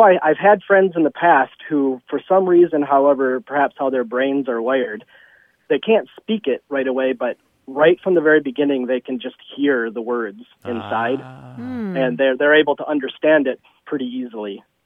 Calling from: Petoskey, Michigan, United States; I'm calling from Petoskey, Michigan.

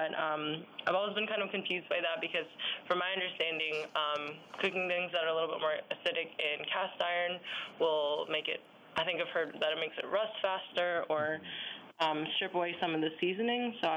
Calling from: New York, United States; Hi. I'm actually calling from New York.

